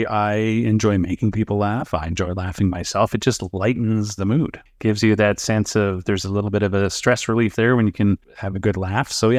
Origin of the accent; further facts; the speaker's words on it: Calgary, Alberta, Canada; Oh, I was raised in Calgary for my whole life.